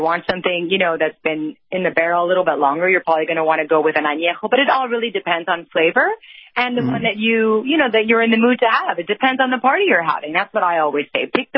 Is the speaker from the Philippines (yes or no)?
no; Spain; English is a second language; moved away; You know I'm from Spain.